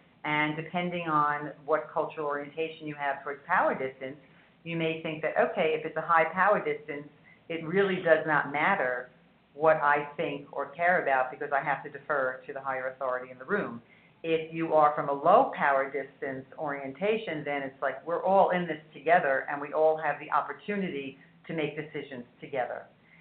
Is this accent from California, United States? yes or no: no; New York City, New York, United States; also born or lived in Japan; I remember, now I grew up in New York City, and you took care of your own apartment